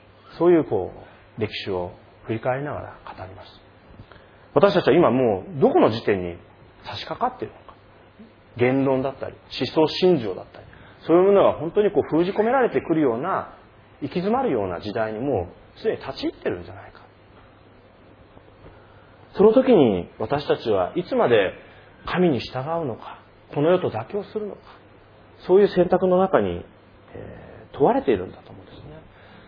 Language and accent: Japanese; Yokohama, Kanagawa, Japan; で、私の出身の横浜でもですね